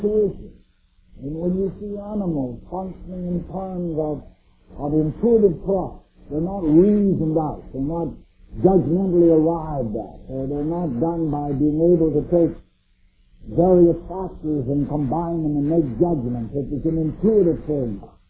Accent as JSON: {"language": "English", "region": "British Columbia", "country": "Canada", "said": "I come from British Columbia, a land that is famous for its salmon"}